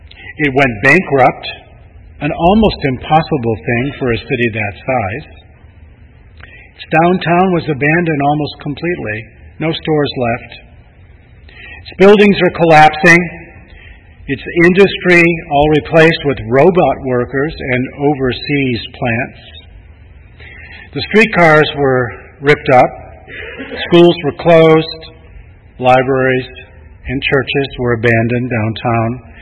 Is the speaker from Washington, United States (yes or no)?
no; Detroit, Michigan, United States; As most of you know, I grew up in Detroit.